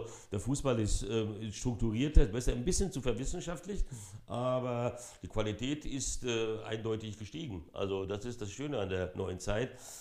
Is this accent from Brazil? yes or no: yes; São Paulo, Brazil; now in Germany; Das Eröffnungsspiel habe ich in São Paulo gemacht, wo ich aufgewachsen bin.